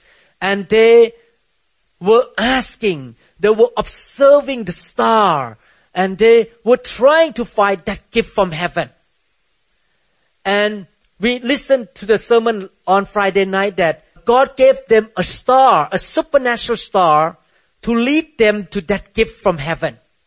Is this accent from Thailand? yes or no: yes; Thailand; now in United States; I came from Buddhist country. This is not practicing in Thailand. We rarely hear any Christmas song in Thailand.